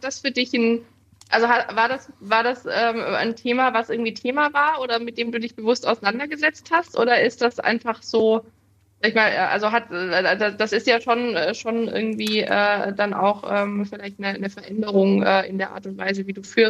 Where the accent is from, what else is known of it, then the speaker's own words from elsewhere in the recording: Mainz, Rhineland-Palatinate, Germany; now in Hamburg, Germany; Ich bin ja auch mittlerweile Nordlicht bei Choice. Ich komme zwar aus Mainz und bin aber mittlerweile in Hamburg beheimatet